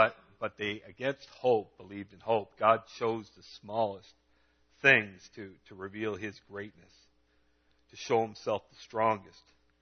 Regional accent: Dunnville, Ontario, Canada; now in Wainfleet, Canada; I grew up in Dunville, now in Waynefleet.

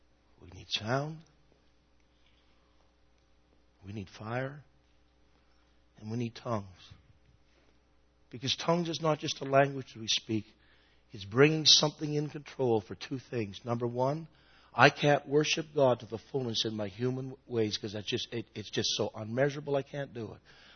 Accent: Canada; And I said, well, we're from Canada.

